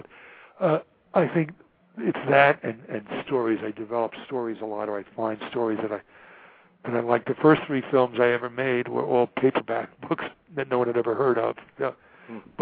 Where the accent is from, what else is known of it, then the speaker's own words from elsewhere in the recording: New York, United States; This is one of the big thrills of my life, because I'm from New York originally.